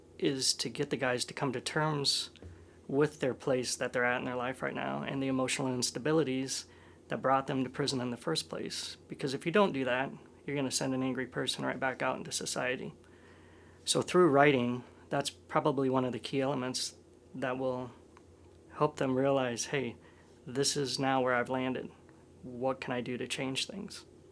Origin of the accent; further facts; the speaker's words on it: Omaha, Nebraska, United States; Well, I grew up in Omaha, Nebraska, and then, but I've spent so much time in smaller towns.